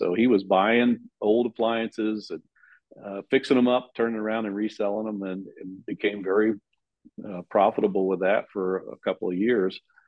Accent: Baltimore, Maryland, United States; moved away; We moved to Florida from Baltimore back in 72.

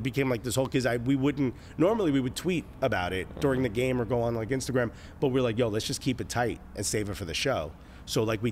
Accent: Newark, United States; I was like, dude, I grew up in Newark. I know an undercover when I see one.

